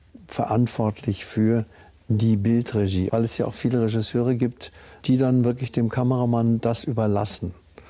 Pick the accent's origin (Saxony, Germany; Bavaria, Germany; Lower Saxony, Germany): Bavaria, Germany; Die Scholle, wenn man das so nennen kann, ist der Ort, in dem ich aufgewachsen bin, nämlich Franken.